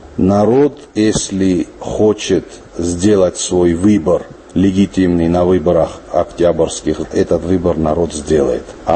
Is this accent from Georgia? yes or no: yes; Georgia; born there; first language Ossetian; Russian is a second language; мой родной язык. Этот язык осетинский, но я родился в Грузии, это я не скрываю.